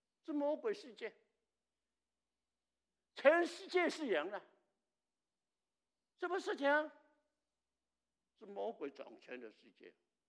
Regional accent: China; also born or lived in Hong Kong / Canada; 你是中国来的，我也是中国来的。我在中国停过，我在香港停过，我在加拿大也停过

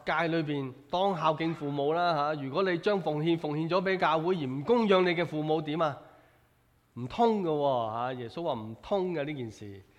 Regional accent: Hong Kong; 即是作为一个香港人，我們愛我們的中國，我們是中國人嘛

